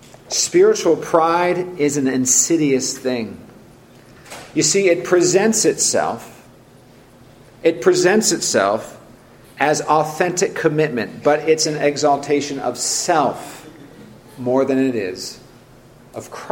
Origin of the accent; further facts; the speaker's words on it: California, United States; Now, I grew up in Silicon Valley. I didn't hear too many roosters crowing growing up.